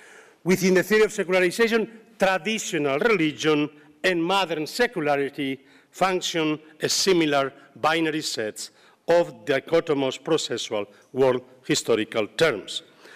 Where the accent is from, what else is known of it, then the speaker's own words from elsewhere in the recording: Zaragoza, Aragon, Spain; traveling by train from my hometown of Zaragoza to Innsbruck.